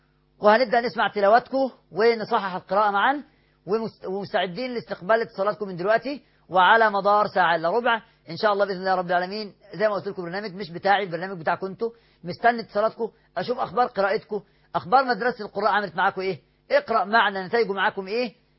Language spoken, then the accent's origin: Arabic; Cairo, Cairo Governorate, Egypt; عندنا في القاهرة بنقول قوم واقعد، وبقول لك وبقول لها